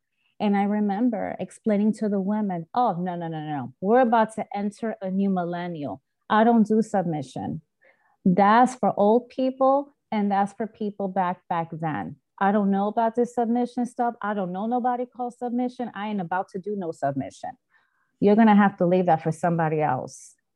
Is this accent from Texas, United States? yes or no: no; Bronx, New York, United States; I had never experienced that in my life growing up in the South Bronx, going to the schools I went to, being surrounded by the people I was surrounded by.